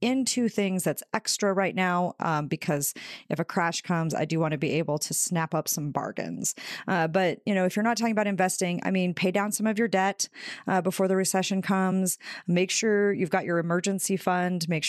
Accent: Idaho, United States; I know how to hunt and fish. I grew up in Idaho.

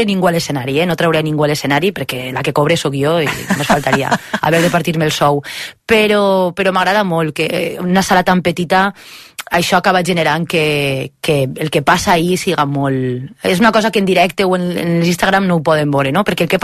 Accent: Valencian Community, Spain; És evident que tinc un accent diferent, que... No ho sé, per què quan venim aquí, quan a més a Catalunya no hi ha mai problema en que tu parles en català, no és com a València

